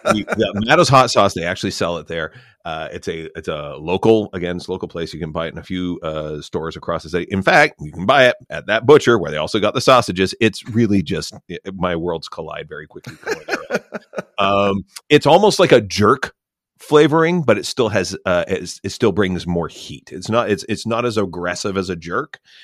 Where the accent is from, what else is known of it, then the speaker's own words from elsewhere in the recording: Canada; I am remiss if I didn't suggest as a Canadian that I have a Caesar with this.